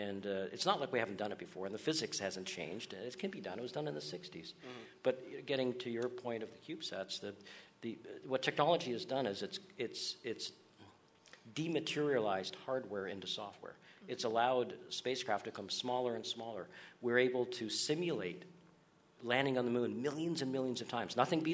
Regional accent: Canada; and being a Canadian that escaped the winters in January with my family every winter and came down here to thaw out for a little bit.

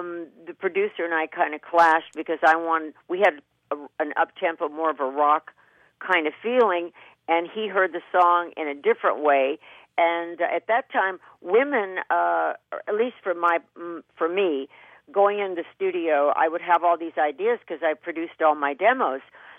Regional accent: Kentucky, United States; To me, growing up in Kentucky with cornfields and wheat fields, it was, and it had a lot of gospel influence

